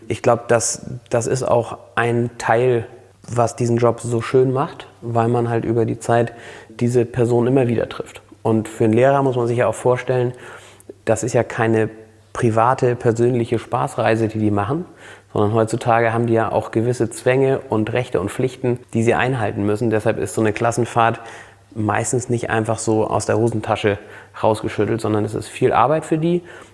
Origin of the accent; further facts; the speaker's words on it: Flensburg, Schleswig-Holstein, Germany; Und Flensburg ist meine Geburtsstadt. Eine ganz besondere Stadt und auch absolut, also das ist Heimat hier, Flensburg.